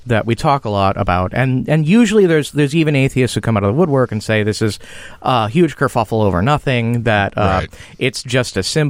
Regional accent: Illinois, United States; Well, I'm from Illinois, from the Chicago suburbs

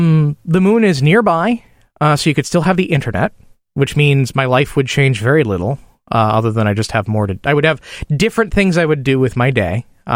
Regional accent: Midwest, United States; I grew up in the Midwest in the 80s.

